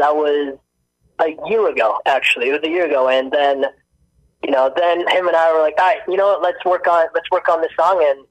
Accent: Brampton, Ontario, Canada; also born or lived in Montreal; now in Hamilton, Canada; Born in Montreal. And then I grew up in Brampton.

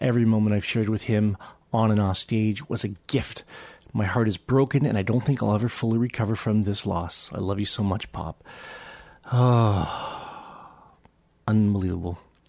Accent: Hamilton, Ontario, Canada; Growing up in Westdale and in the Mayflower Street in East Hamilton

